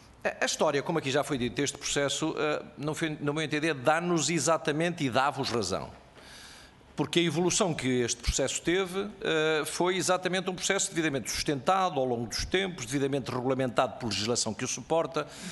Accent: Viana do Castelo, Portugal; esta delegação tão representativa e tão significativa da sub-região Monção Malgaço, portanto da minha terra também.

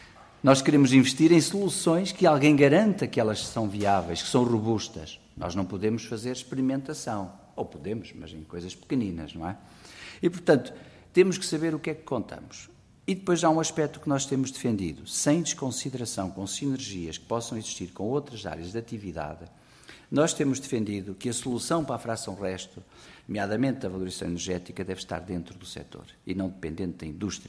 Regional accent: Portugal

